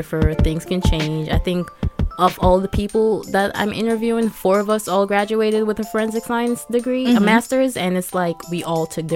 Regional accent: Saint Andrew Parish, Jamaica; Yo. St. Andrew. I was

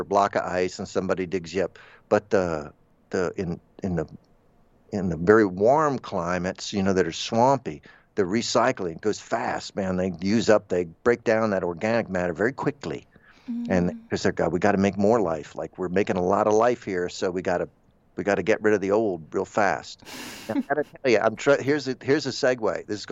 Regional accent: Florida, United States; I'm Florida.

